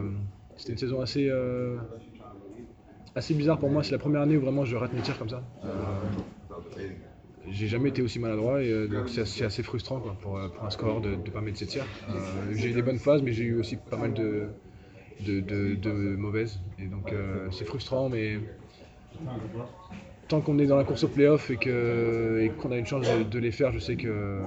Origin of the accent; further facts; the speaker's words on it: Charenton, Île-de-France, France; moi, de tous les Français, je suis le seul Parisien, donc je serais vraiment chez moi, quoi. Enfin, je viens de Charenton, j'ai grandi à côté de Bercy. Bercy, c'est chez moi.